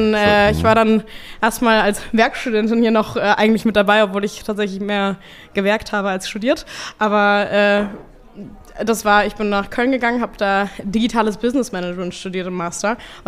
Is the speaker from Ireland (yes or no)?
yes; Ireland; Ah, ich komme aus Irland, genau.